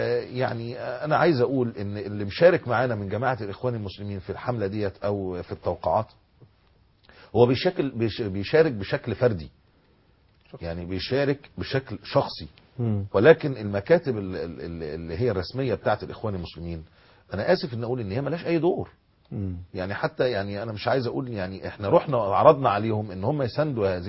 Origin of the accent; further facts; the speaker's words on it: Alexandria, Alexandria Governorate, Egypt; زي فضيله الشيخ المحلاوي بارك الله في عمره عندنا في اسكندريه،